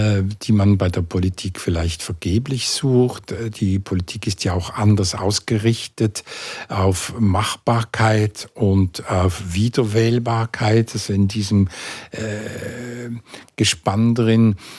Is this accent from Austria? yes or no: no; Switzerland; Das ist doch bei uns in der Schweiz eher unvorstellbar eigentlich.